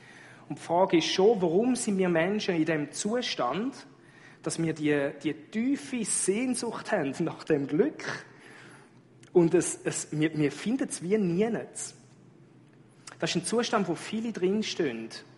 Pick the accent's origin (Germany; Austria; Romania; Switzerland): Switzerland; Nur schon bei uns in der Schweiz.